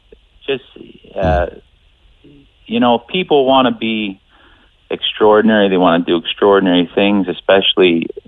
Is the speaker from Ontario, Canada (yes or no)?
no; Newfoundland and Labrador, Canada; I'm originally from Newfoundland, and for me to go home, I would have to drive.